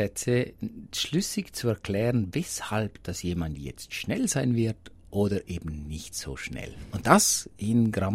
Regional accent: Liechtenstein; mit Röstzwiebeln und bei uns in Liechtenstein mit Apfelmus, nicht mit Salat.

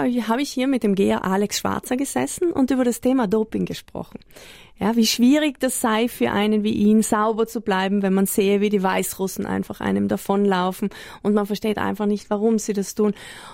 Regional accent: Trentino-Alto Adige, Italy; da können wir als Südtiroler ein Wort mitreden

